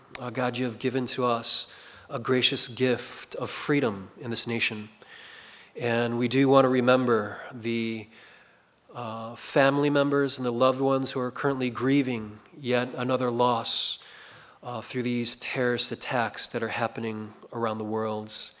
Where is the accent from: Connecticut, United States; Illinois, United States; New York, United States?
Illinois, United States; Chicago; now in Seoul, South Korea; I grew up in Chicago, but currently I am pastoring in South Korea in Seoul for an international congregation there.